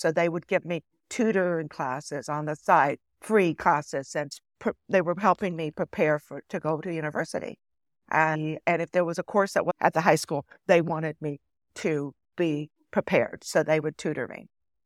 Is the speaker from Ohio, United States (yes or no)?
yes; Ohio, United States; I grew up in Ohio. So they have the standardized test.